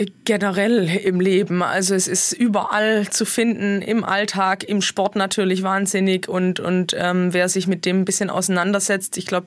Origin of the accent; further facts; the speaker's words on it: Stuttgart, Baden-Württemberg, Germany; also Stuttgart ist meine Heimat oder das Schwabenländle